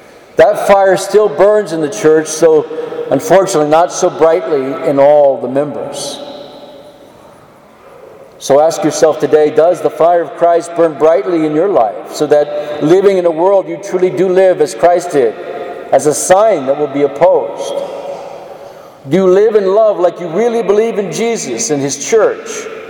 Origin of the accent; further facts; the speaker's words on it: San Antonio, Texas, United States; moved away as an adult; It was 28 years ago tomorrow that I left my hometown of San Antonio, where I grew up and went to school and had worked for 31 years. I left there to move to Arlington to begin my studies for the priesthood.